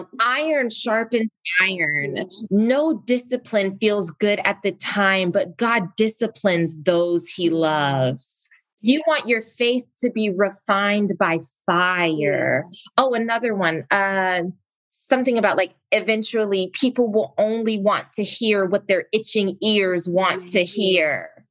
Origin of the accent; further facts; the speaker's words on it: South Carolina, United States; I grew up in South Carolina. I went to school in Virginia, college in Virginia.